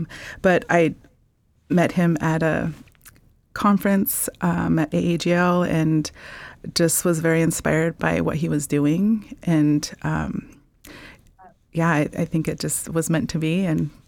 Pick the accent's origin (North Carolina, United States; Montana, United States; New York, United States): Montana, United States; I grew up on the Northern Cheyenne Reservation, and I decided to go into healthcare